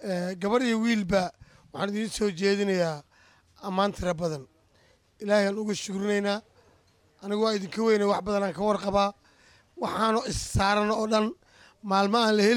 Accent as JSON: {"language": "Somali", "town": "Beledweyne", "region": "Hiran", "country": "Somalia", "tie": "born there", "said": "Anigu waxaan ku dhashay magaalada la dhaho Beledweyne."}